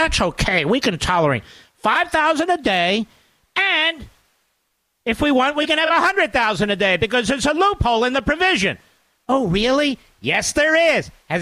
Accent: Philadelphia, Pennsylvania, United States; But he's not the same guy who's in ghettos in my hometown, North Philly, or West Philly, or parts of New York, or parts

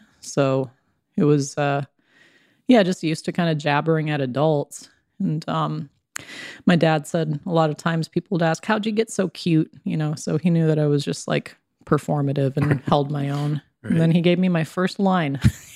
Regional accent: Browning, Montana, United States; also born or lived in Kalispell, Montana; I was born technically in Kalispell, Montana. There wasn't a doctor in Browning that day that could have helped my mom with a C-section if she needed it. So I came out in Kalispell, but I went home too and was raised in Browning, Montana on the Blackfeet Reservation.

